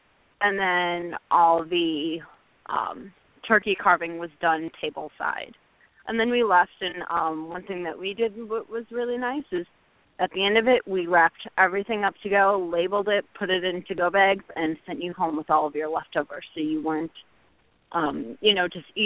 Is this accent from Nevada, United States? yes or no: no; Wisconsin, United States; we're from Wisconsin, so brandy and whiskey and bourbons were a big thing